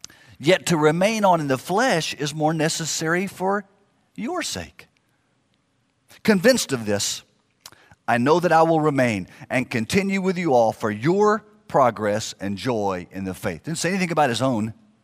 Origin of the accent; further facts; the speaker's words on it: Houston, Texas, United States; Brother Bo Henderson was an associate pastor where I grew up in Houston